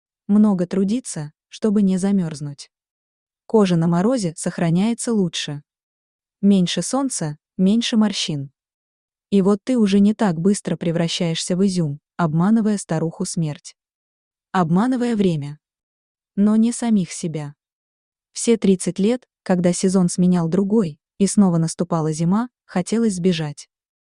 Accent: Siberia, Russia; also born or lived in Yakutia; я выросла в Сибири. Родилась же еще дальше от тепла, в Якутии.

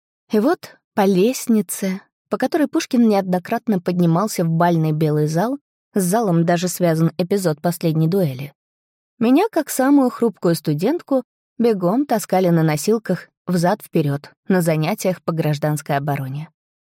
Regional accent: Sakha Republic, Russia; now in Saint Petersburg, Russia; Я родом из Якутии, в Петербурге прожила 10 лет и очень люблю этот изумительный город.

